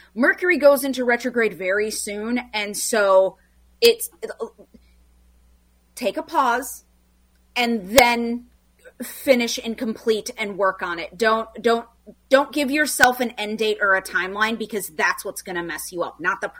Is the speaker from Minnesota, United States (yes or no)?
yes; Minnesota, United States; I am born and raised in the Twin Cities